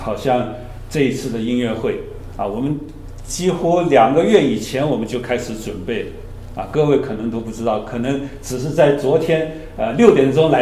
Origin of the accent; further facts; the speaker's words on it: China; 我们中国人说兵凶战危啊